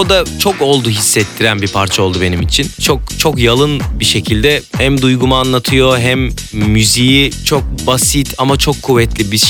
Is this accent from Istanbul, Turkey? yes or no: yes; Istanbul, Turkey; İstanbulluyum. Dedem, annem, babam, dedem, dedelerim yani. Anne tarafı, baba tarafı. Evet. Bir tek büyük anneannem var. O Giresun'dan İstanbul'a göç.